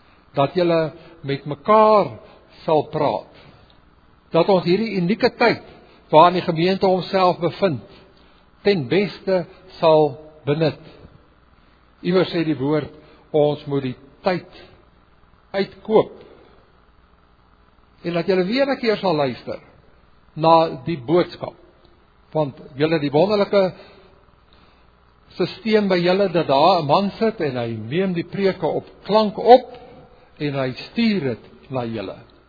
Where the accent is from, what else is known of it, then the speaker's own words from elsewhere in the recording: Port Elizabeth, Eastern Cape, South Africa; born there; Ek self is gebore daar in Port Elizabeth, daar in Sitwell, wat een huis tuisgeboorte, het ek eers later in my lewe gehoor